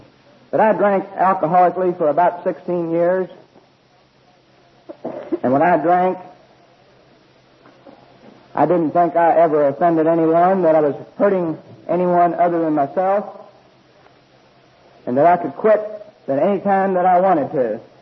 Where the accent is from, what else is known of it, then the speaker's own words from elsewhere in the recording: Louisville, Kentucky, United States; I am an alcoholic from Louisville, Kentucky.